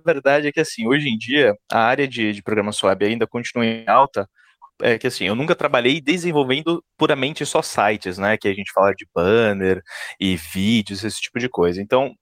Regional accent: São Paulo, Brazil; also born or lived in Ceará; Não, é porque eu sempre vivi aqui em São Paulo, né? Mas eu nasci no Ceará.

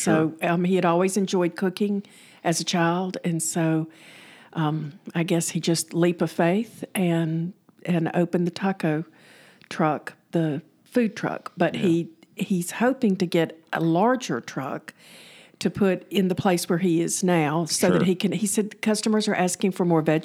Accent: Alabama, United States; when I was little, I used to take white bread because we didn't know about wheat bread growing up in South Alabama.

